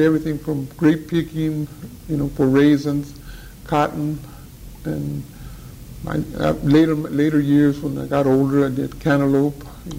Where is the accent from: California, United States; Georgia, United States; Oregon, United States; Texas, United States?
California, United States; Lemoore; born there; I was born in Lemoore, California.